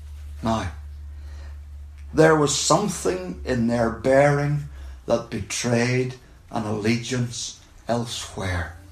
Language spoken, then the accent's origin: English; Ulster, Ireland; because we're from Ireland and we don't have trains in Donegal.